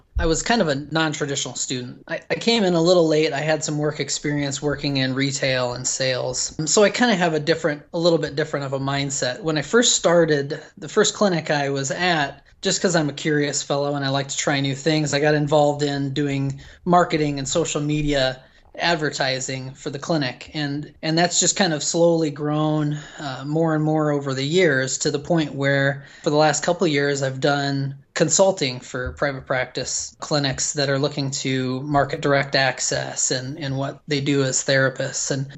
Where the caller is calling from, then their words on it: Kansas City, Missouri, United States; Kansas City, Missouri.